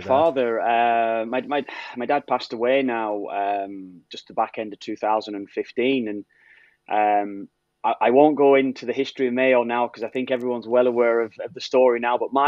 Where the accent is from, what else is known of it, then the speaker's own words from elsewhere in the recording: Preston, North West England, United Kingdom; So we'd always have to go to Manchester. I grew up in Preston.